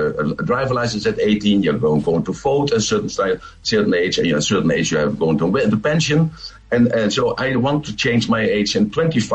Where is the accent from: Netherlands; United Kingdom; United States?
Netherlands; now in Thailand; I'm from Holland, from the Netherlands, but I'm living in Thailand with my babies.